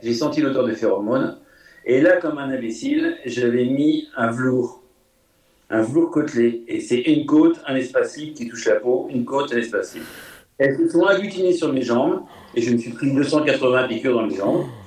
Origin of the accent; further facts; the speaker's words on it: Grand Est, France; comme on fait chez nous en Lorraine, comme je l'ai appris